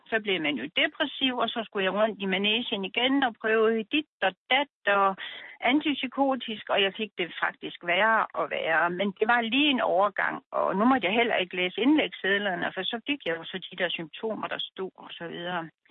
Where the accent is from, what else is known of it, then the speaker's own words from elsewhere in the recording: Jutland, Denmark; For det første er jeg jyde